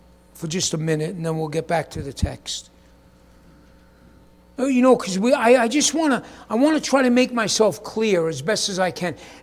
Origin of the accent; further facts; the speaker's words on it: New York, United States; I'm from New York. What do I know what a steed is?